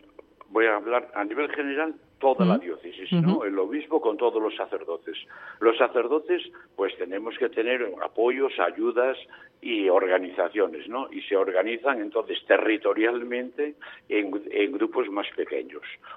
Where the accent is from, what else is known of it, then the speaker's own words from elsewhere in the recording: Bustillo del Páramo, Castile and León, Spain; desde Bustillo del Páramo, que es mi pueblo, que es que limita ya con León